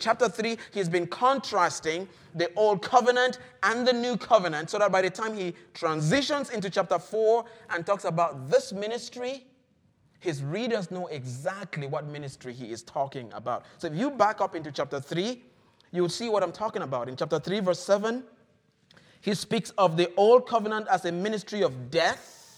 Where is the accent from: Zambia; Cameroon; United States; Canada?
Cameroon; moved away; I visited a godly woman at our church back in Cameroon. That's my home country.